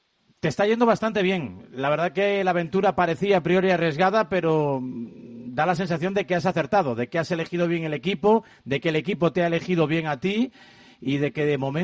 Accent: Galicia, Spain; teniendo lo que los gallegos como yo decimos morriña

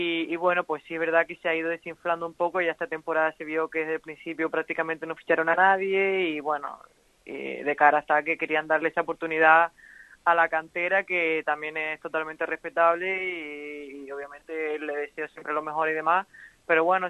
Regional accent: Canary Islands, Spain; para mí como una canaria más es un orgullo porque encima de eso yo no lo pude vivir, yo me tuve que ir muy joven de mi casa a otra isla

